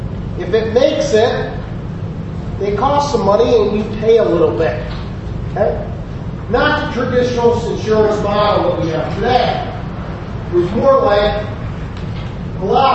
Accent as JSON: {"language": "English", "country": "Ireland", "said": "I'm not a Roman heritage. I'm Irish. We were loosey-goosey."}